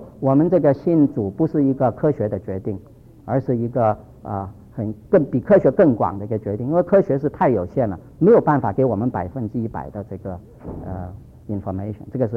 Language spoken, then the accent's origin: Chinese; China; 有时候我们中国人的老脾气就出来了